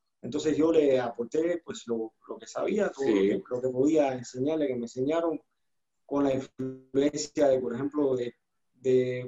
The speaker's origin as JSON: {"language": "Spanish", "region": "Matanzas", "country": "Cuba", "said": "Yo vengo de Matanzas, de Cuba."}